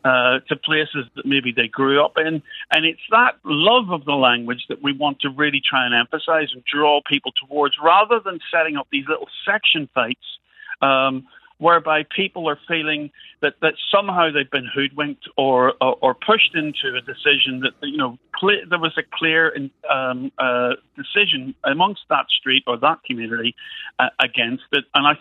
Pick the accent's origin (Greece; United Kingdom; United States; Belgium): United Kingdom; Holywood, Northern Ireland; I come from Hollywood, which has one of the oldest, despite the fact that it's 80% Protestant Unionist, or at least it was back in the day, has one of the oldest branches of the Gaelic League.